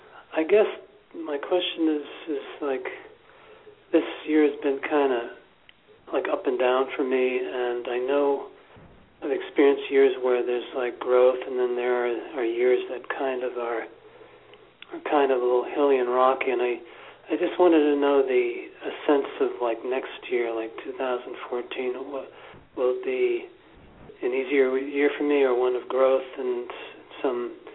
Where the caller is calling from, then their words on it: New York City, New York, United States; New York City. New York City.